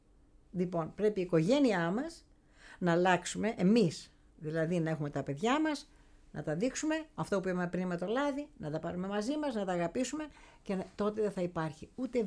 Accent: Thermo, Western Greece, Greece; Καταρχήν έχω ξεκινήσει από τα καπνά, ναι, κάνοντας καπνά στο χωριό μου στο Θέρμο.

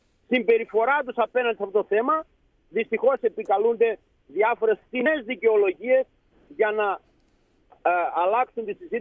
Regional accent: Macedonia, Greece; γιατί είμαστε Μακεδόνες περήφανοι.

